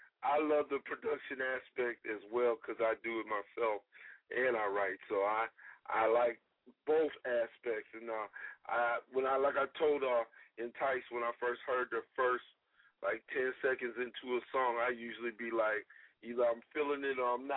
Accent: Steubenville, Ohio, United States; Of course, I'm from Steubenville, which is...

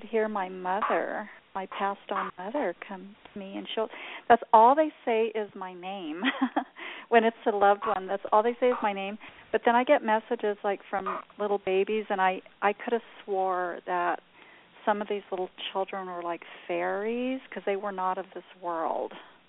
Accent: Southwest, United States; I'm from the Southwest

